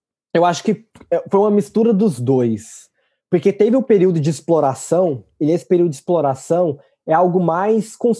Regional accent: Goiás, Brazil; moved away; sou brasileiro, eu cresci em Goiás, esse conceito de divertir na neve, divertir no frio, ele não dá certo comigo, não.

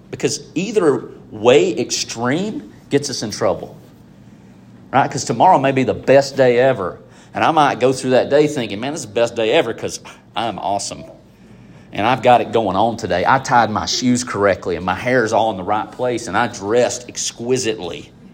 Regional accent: Alabama, United States; I have to factor in that I'm from North Alabama, that I grew up Church of Christ, that I went to the local county school

